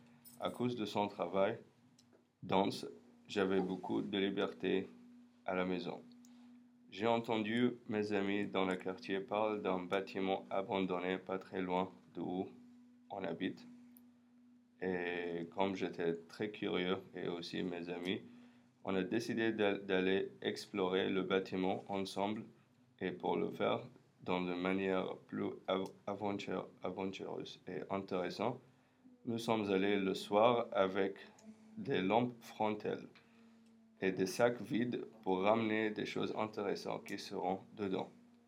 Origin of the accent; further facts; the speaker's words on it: Dubai, United Arab Emirates; mon enfance, j'ai grandi à Dubaï.